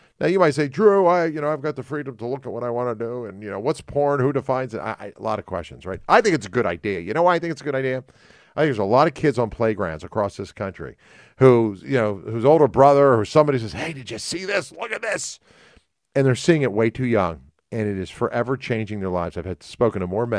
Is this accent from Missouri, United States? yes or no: no; Philadelphia, Pennsylvania, United States; I grew up in the Philadelphia area outside of that, you know, so it's WCAU, everything is W.